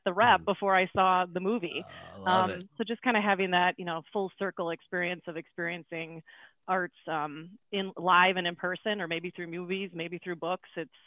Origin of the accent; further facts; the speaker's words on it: Sheboygan, Wisconsin, United States; And I grew up in Sheboygan, Shevegas, Shebordom, whatever we want to call it these days. And it was this great little microcosm of a small town that was close to a big city.